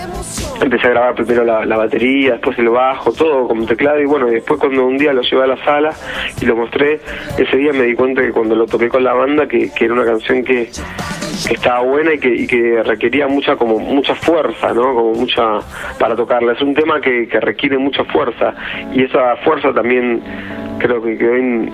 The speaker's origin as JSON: {"language": "Spanish", "country": "Argentina", "said": "soy argentino y sé lo lejano que estamos, ¿no?"}